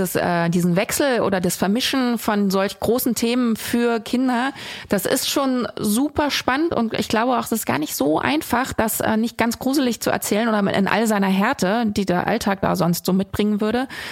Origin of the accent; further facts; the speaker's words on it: East Germany, Germany; Ich bin ja im Osten groß geworden